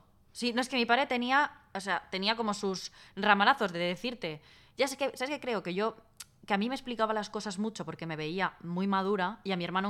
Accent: Ibiza, Balearic Islands, Spain; En Ibiza, de donde yo soy

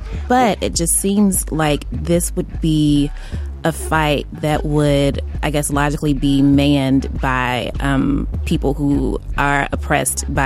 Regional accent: the South, United States; I think that as a Southerner, I felt very, very confused to see this person who was from Chicago

